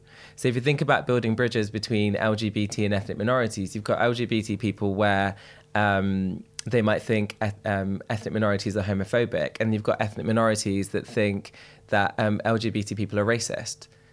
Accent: Derby, East Midlands, United Kingdom; Sikh, I'm Indian, I'm working class, I'm a middle child. There are so many. I'm from Derby

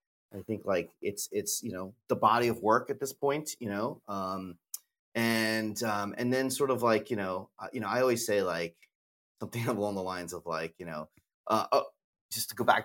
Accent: United States; because we're American, you know, we think a lot about, you know, releases here, domestic releases here

